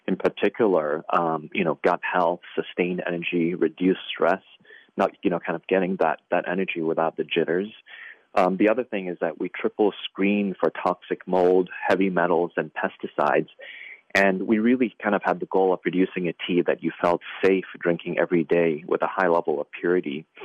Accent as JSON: {"language": "English", "country": "Hong Kong", "tie": "born or raised there", "said": "So I grew up in Hong Kong and was really immersed in a tea culture"}